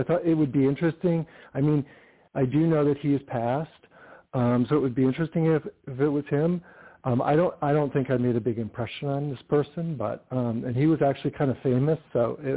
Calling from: California, United States; I'm in California.

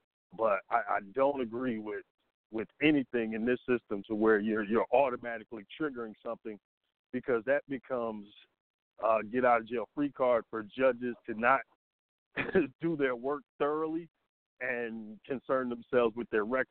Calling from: Atlanta, Georgia, United States; I'm in Atlanta. What up?

